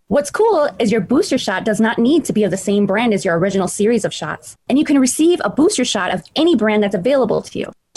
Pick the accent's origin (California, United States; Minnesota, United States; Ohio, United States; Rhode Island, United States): Minnesota, United States; now in Minneapolis, United States; I'm from the Red Lake Nation, and I live in Minneapolis today.